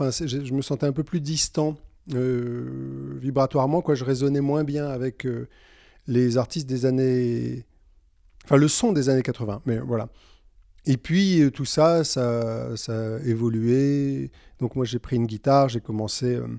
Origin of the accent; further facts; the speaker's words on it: Nice, Provence-Alpes-Côte d'Azur, France; also born or lived in Paris; Et j'ai grandi à Nice et j'ai passé pas mal de temps à Paris. Je suis arrivé ici il y a à peu près 4 ans.